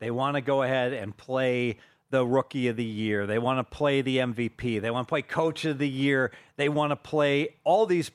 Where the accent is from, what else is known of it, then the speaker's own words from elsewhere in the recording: Ohio, United States; I grew up in Ohio.